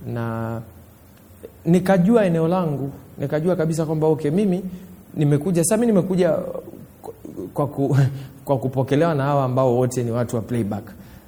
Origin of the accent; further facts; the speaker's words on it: Mwanza, Tanzania; now in Dar es Salaam, Tanzania; Mimi nimetoka Mwanza, nimekuja Dar. Nimefika hapa Dar, sifahamu mtu yoyote.